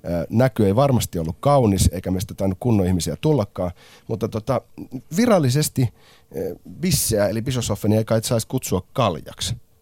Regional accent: Espoo, Uusimaa, Finland; Minä kun kotosin tuolta Espoon lähiöstä

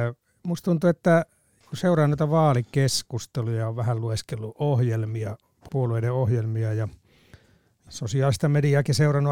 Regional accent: Lapland, Finland; olen itse Lapista kotoisin ja mietin Lapin tilannetta.

